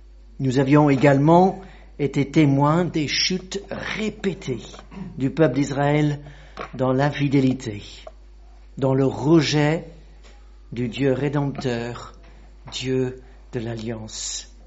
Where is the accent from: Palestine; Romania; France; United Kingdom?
United Kingdom; moi, je viens du Royaume-Uni.